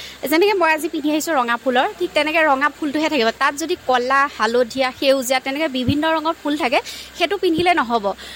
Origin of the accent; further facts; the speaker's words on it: Nagaon, Assam, India; নগাঁও ফুচেৰপুটিৰ জীয়াৰী হয় আৰু বালিসত্ৰৰ বোৱাৰী হয়।